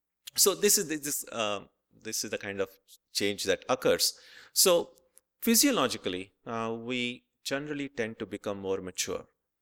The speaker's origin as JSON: {"language": "English", "town": "Boston", "region": "Massachusetts", "country": "United States", "said": "since I'm from Boston, our examples tend to circle around the Red Sox very often."}